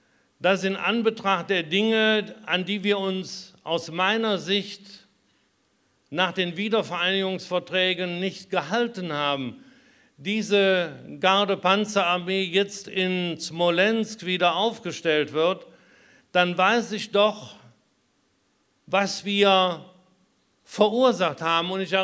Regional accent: Germany; Ich will sagen, ich komme aus Deutschland.

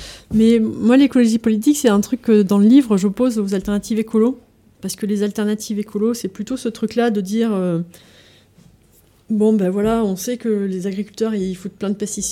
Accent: Lille, Hauts-de-France, France; moi, j'ai eu les mêmes échos à Lille, parce que je viens de Lille.

